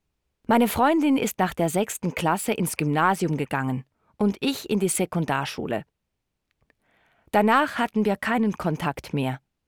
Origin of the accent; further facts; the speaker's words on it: Winterthur, Zurich, Switzerland; Ich bin in Winterthur aufgewachsen, zusammen mit einem großen Bruder. Wir hatten eine 4-Zimmer-Wohnung. Die Zimmer waren klein und die Küche ganz alt.